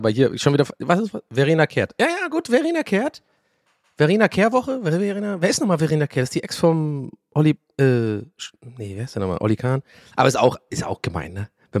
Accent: Dublin, Leinster, Ireland; German is a second language; now in Germany; ich bin Ire übrigens, ich komme aus Dublin. Bin 1,82 Blauaugen. Gerade ein bisschen, vielleicht 5 Kilo zu viel, aber das können wir ja noch wegkriegen. Werd 40

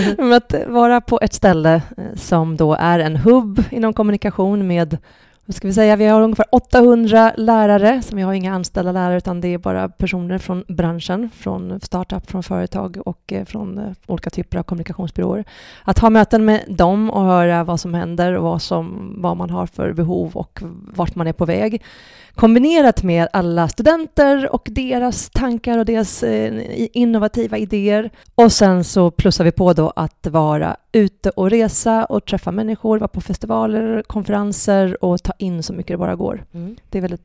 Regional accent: Katrineholm, Södermanland, Sweden; Liten i Katrineholm så tror inte jag hade så himla mycket drömmar faktiskt, ärligt talat.

